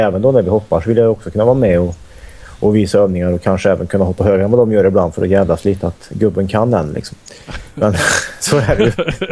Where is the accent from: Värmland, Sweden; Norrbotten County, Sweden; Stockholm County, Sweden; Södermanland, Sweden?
Värmland, Sweden; Och märkte väl rätt tidigt att jag kunde vinna tävlingar hemma i Värmland, och sen vann jag ungdoms-SM när jag var 15 och sådär.